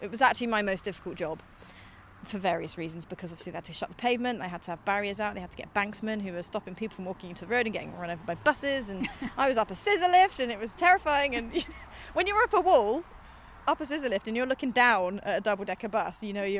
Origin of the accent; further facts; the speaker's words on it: South West England, United Kingdom; I grew up in Dorset, so I always had nature around me.